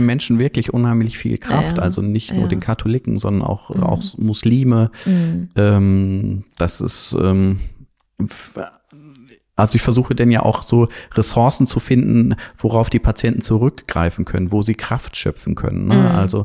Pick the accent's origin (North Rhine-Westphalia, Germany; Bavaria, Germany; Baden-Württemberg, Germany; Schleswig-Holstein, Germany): North Rhine-Westphalia, Germany; Warburg; born there; Ich bin ja gebürtiger Warburger und der Ostwestfale ist bodenständig und bleibt sozusagen auch, kommt nie groß raus.